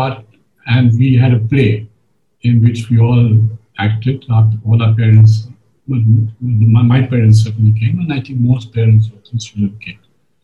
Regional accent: India; English is a second language; Naturally, that I being an Indian, there were hardly any Indians. I mean, there were no Indians as far as I knew. I never saw a single Indian there, except my parents' friends.

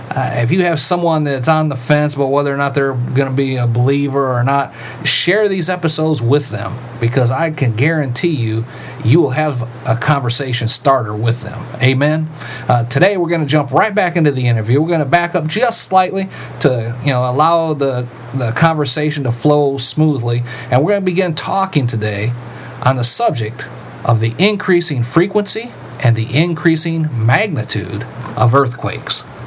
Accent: Midwest, United States; Yeah, and when I was growing up in the Midwest, I mean, I think in the 20 years of my youth, there may have been one minor earthquake, like down in Missouri

